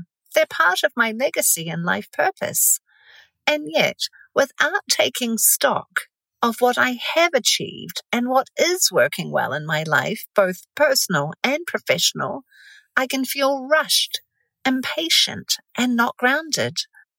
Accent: New Zealand; moved away as an adult; also born or lived in Tokyo, Japan; now in United States; I'm a New Zealander who came to the US in 1996 in my mid-20s on a one-way ticket, not from New Zealand though. I came here from Tokyo, Japan, where I'd worked for almost 5 years.

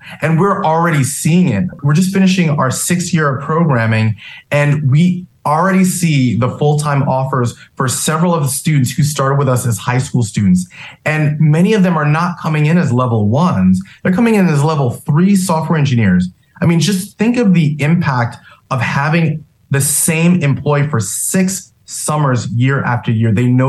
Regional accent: New York, United States; I'm from New York, so will always love New York and keep my 917

